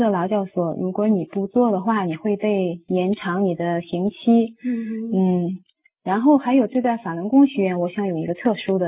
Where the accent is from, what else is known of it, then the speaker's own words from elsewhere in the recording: Jinan, Shandong, China; 我们家乡是山东济南